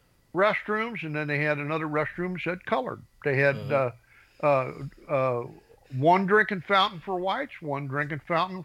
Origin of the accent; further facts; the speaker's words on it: Cincinnati, Ohio, United States; When I grew up in Cincinnati as a boy, I never saw a Negro until I hit high school, and we had one.